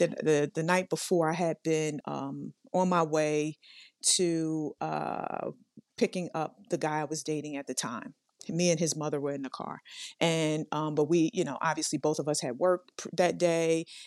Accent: Brooklyn, New York, United States; You guys already know I'm from Brooklyn and that sort of thing.

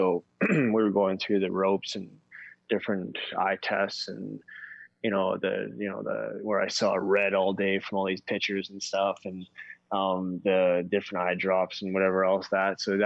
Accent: Port Coquitlam, British Columbia, Canada; I grew up here in Port Coquitlam for over 20 years.

